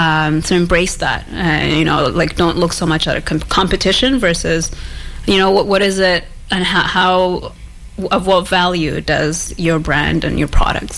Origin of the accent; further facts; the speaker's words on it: Toronto, Ontario, Canada; moved away as an adult; now in Vancouver, Canada; I grew up in Toronto for 20 years.